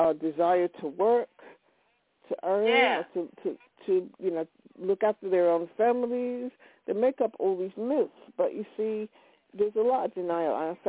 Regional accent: New York, United States; I mean, I come from New York, and New Yorkers don't know geography.

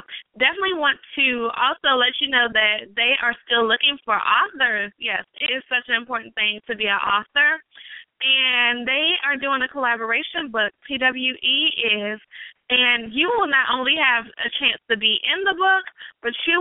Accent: North Carolina, United States; Y'all know I'm from North Carolina, and I met her in Raleigh

